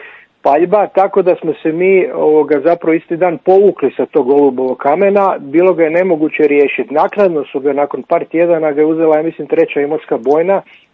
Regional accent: Croatia; Ono što je kod nas u Hrvatskoj zapravo dobro

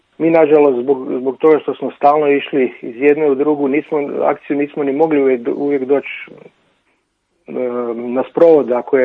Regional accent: Croatia; Ono što je kod nas u Hrvatskoj zapravo dobro

